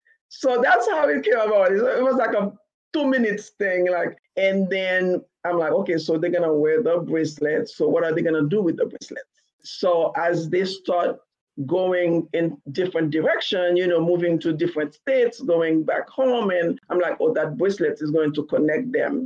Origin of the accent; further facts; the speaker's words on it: Haiti; now in United States; Coming here from Haiti, it's funny, I just wrote something today and along the line of how when I came here from Haiti, which is an all Black country, right?